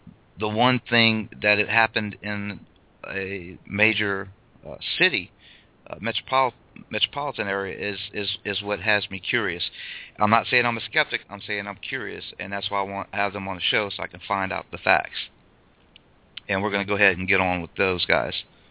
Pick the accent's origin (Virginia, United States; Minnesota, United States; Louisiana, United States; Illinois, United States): Louisiana, United States; Morgan City; Yeah, I'm originally from Morgan City, Louisiana, and I know exactly where you're talking about.